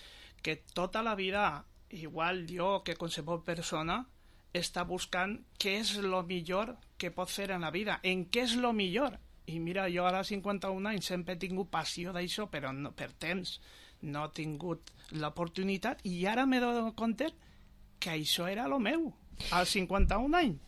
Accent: Vila-real, Valencian Community, Spain; Jo ja te dic, jo soc de Villarreal

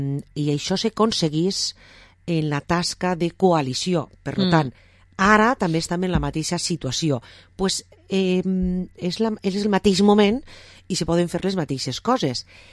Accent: Vila-real, Valencian Community, Spain; De Vila i de Termet, perquè així en Vila Real som de la Vila i del Termet.

